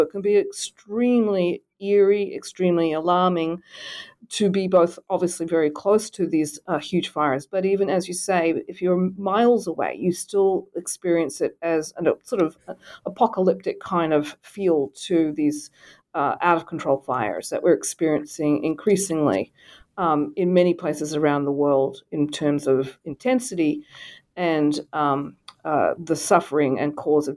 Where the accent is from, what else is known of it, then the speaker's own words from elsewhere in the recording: Australia; moved away as an adult; now in United States; I grew up in Australia. I've been in the United States for about 30 years.